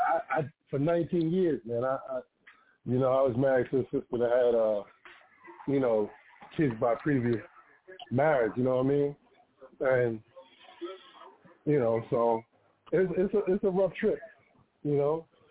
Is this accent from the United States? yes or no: yes; Mount Vernon, New York, United States; Now, he's from Brooklyn, and I'm from Mount Vernon.